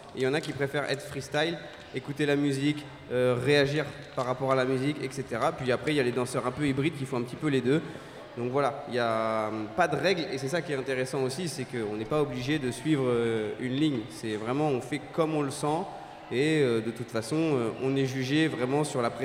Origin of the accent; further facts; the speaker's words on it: Normandy, France; Je suis normand.